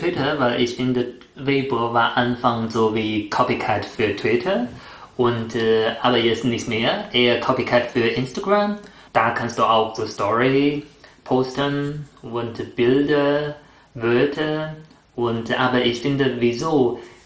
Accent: China; Das zweite Wort, so als ein Chinese, der sehr, sehr stolz auf die eigene Kultur ist, habe ich mein Land mitgebracht

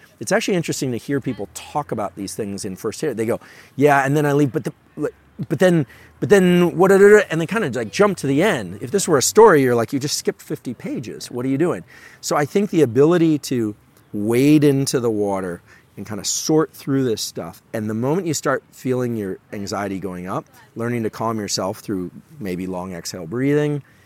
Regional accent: Palo Alto, California, United States; born or raised there

